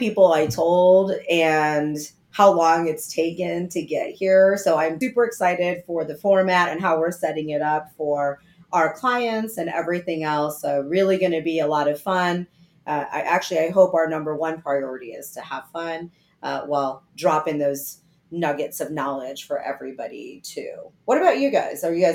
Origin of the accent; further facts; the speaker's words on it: Wisconsin, United States; I'm originally from Wisconsin. And no, I'm not a cheesehead.